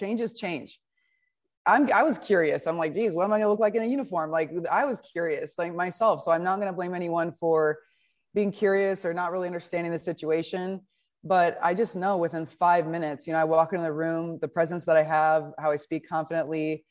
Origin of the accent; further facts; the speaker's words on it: Nebraska, United States; I'm from Nebraska. I was not born into a bilingual home.